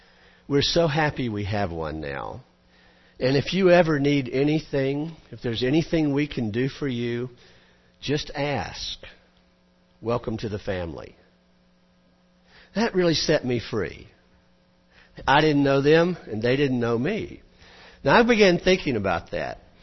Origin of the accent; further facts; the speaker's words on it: Georgia, United States; She was from California. I was from Georgia.